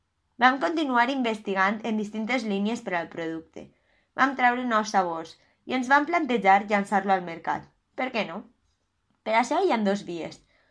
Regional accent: Pego, Valencian Community, Spain; tinc 21 anys i sóc de Pego.

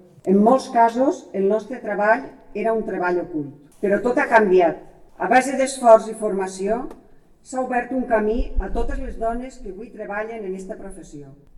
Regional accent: Pego, Valencian Community, Spain; benvinguts a Pego. Em complau que la gent del meu poble m'acompanyi en aquest dia tan especial per a mi.

